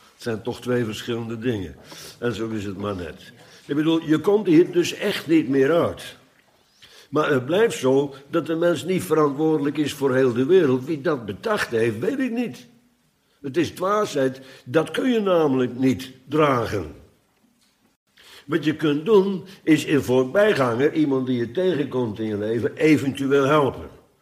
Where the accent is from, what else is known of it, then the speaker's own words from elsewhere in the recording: Netherlands; Maar u en ik, wij zijn Nederlanders. Wij maken deel uit van de Nederlandse samenleving.